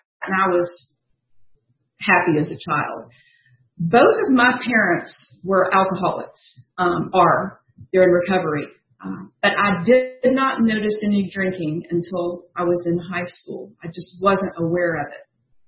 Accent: Atlanta, Georgia, United States; born there; I'm an alcoholic. And my sobriety date is July the 6th of 2008. I was born in February of 1964, right here in Atlanta at Georgia Baptist Hospital.

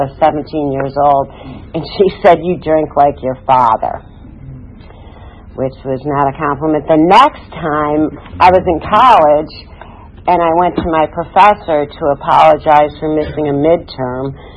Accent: Syracuse, New York, United States; I grew up in Syracuse, New York.

